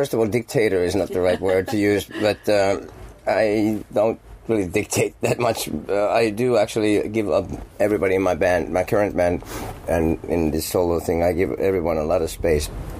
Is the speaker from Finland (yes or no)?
yes; Finland; Yeah, I'm glad I'm from Finland